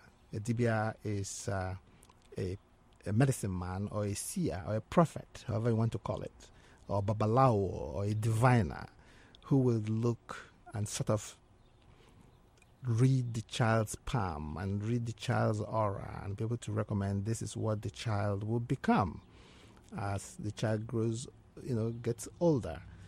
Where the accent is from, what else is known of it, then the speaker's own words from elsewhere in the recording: Nigeria; So growing up in Nigeria, our parents and our grandparents and some elders are able to look at a particular child and say, this child is this or that.